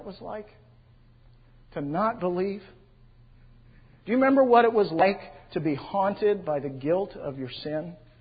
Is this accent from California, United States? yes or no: yes; California, United States; also born or lived in Seattle; Now, when Maria and I, we lived in Seattle for 9 years. Okay. Now, we're both born and raised in California.